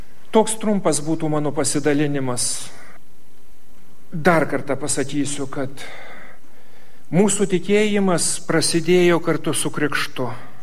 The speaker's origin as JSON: {"language": "Lithuanian", "region": "Samogitia", "country": "Lithuania", "said": "kaip žemaičiai mes sakom, žėlaunos"}